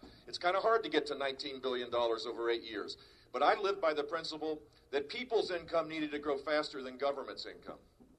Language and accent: English; Texas, United States; born there; now in Florida, United States; I'm Texan by birth, Floridian by choice.